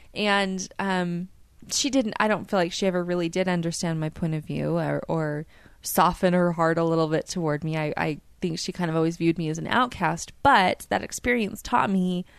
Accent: Utah, United States; my next station, also not in my home state of Utah

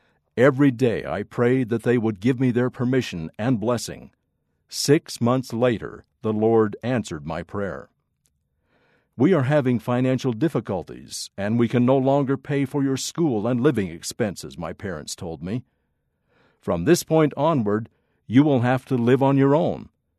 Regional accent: Matsumoto, Nagano, Japan; I attended a church activity in my hometown of Matsumoto City.

